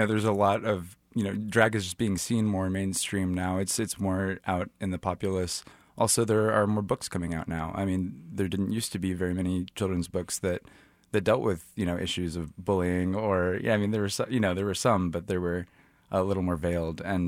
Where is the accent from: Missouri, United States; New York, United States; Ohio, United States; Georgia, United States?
Missouri, United States; Drexel; I grew up in Drexel, Missouri, a very small town about an hour south of here.